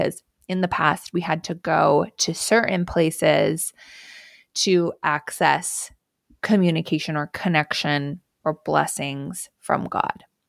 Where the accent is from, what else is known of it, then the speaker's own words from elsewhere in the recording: Canada; I'm Canadian. It doesn't matter. I can't vote anyways.